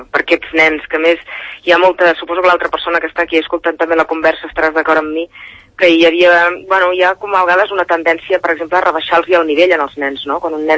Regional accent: Catalonia, Spain; perquè jo sóc empordanesa i aquí i allà està ple d'imatges així

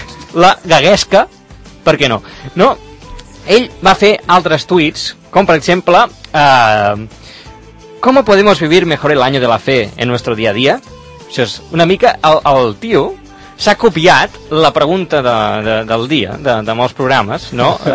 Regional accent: Catalonia, Spain; jo vaig estudiar una escola on no s'ensenyava en castellà, perquè clar, sóc de la Catalunya profunda

